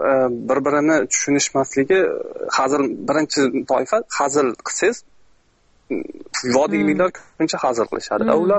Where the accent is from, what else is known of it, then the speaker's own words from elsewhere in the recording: Fergana, Fergana Region, Uzbekistan; moved away; O'zim Farg'onadanman.